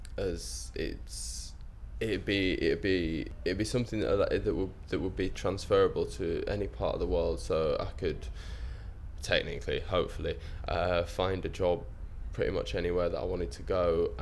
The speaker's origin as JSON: {"language": "English", "town": "Bradford", "region": "Yorkshire and the Humber", "country": "United Kingdom", "lives_now": "London, United Kingdom", "said": "I'm 23 years old and I'm from Bradford in Yorkshire, but I now live down in London."}